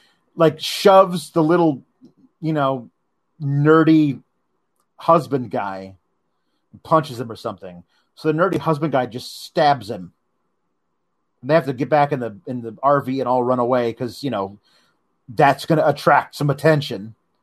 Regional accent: Oregon, United States; Hey, my home state, Oregon, is basically on fire.

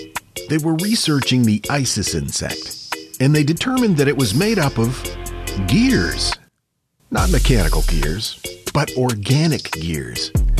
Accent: Pennsylvania, United States; We're from Pennsylvania, and this was before he met me

